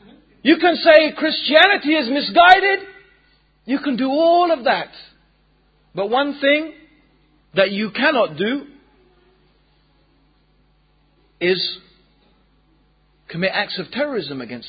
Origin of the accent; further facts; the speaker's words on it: England, United Kingdom; also born or lived in Tanzania; even me as an English Muslim, born, actually I was born in Tanzania, but anyway, that's a different aspect. But, you know, my father and my ancestors are English. As in white Anglo-Saxon English. But I still consider myself as a Muslim now. Because my ummah is England.